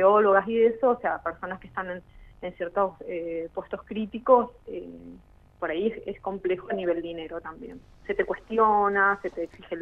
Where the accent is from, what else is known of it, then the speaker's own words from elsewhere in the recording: Bahía Blanca, Buenos Aires Province, Argentina; now in Catriel, Argentina; trabajo acá en Catriel. La verdad que estoy de Bahía Blanca, pero bueno, el trabajo me trajo hasta acá.